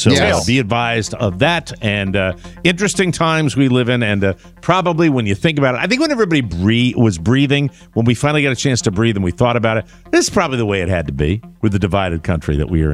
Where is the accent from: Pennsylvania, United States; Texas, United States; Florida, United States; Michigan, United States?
Florida, United States; And it didn't work in my home state of Florida right now.